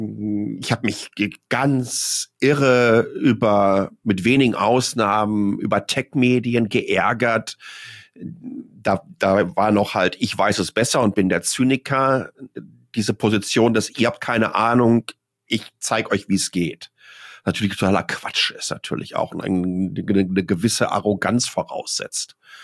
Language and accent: German; North Rhine-Westphalia, Germany; aus meiner Heimat, aus dem Ruhrgebiet